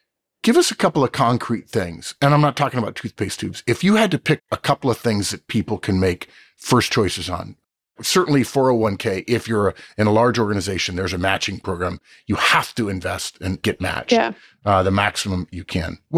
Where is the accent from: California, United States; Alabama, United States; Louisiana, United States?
California, United States; Arcadia; I grew up in Arcadia, California, suburb of LA.